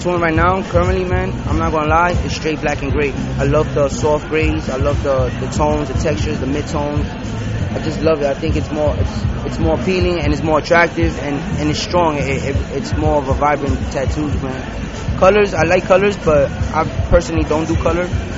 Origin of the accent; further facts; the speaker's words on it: Brooklyn, New York, United States; I'm very loud. I'm from New York. I'm from Brooklyn.